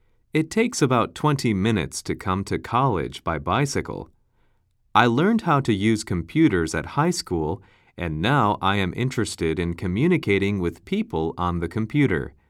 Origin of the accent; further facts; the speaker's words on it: Nangoku, Kochi, Japan; born there; English is a second language; I was born in Nangoku City in Kochi Prefecture.